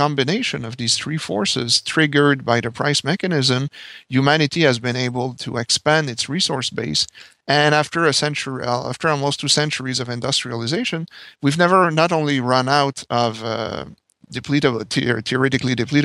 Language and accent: English; Canada; accent: French-Canadian